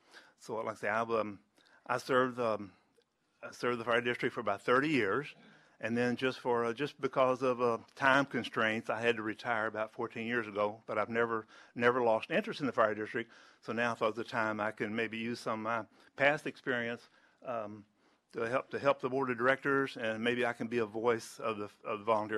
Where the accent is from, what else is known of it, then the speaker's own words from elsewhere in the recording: Sturgeon, Missouri, United States; I'm from Sturgeon, Missouri. I've been married for about 43 years.